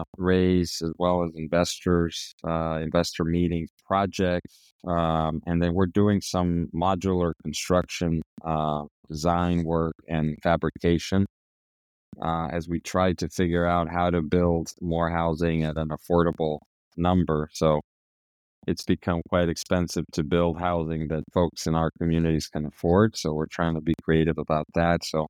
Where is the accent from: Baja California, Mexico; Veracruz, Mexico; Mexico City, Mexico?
Mexico City, Mexico; and I'm from Mexico City.